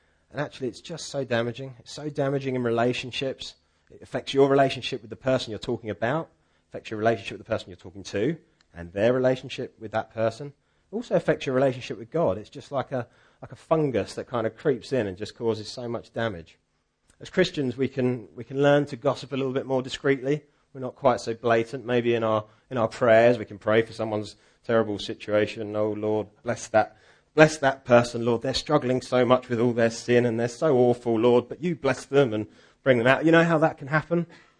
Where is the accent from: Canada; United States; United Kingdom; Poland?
United Kingdom; because we're predominantly British and we have sort of these British attitudes